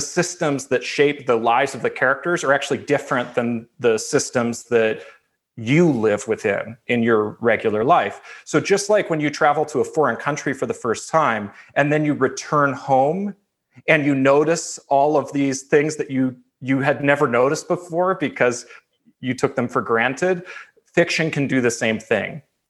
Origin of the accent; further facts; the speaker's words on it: Oakland, California, United States; So as an example, I was born in Oakland, California, and growing up, I took things like buses, roads, sewer systems, money, local, state, and federal governments for granted.